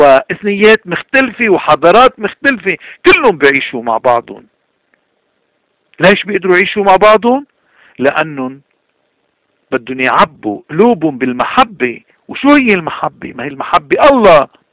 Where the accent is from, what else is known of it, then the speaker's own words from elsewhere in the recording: Lebanon; هيدا النموذج نحن كلبنانيين مسلم ومسيحية ودروز وحتى اللي ما عندهم دين، هيدا النموذج نحن بدنا نكون فخورين فيه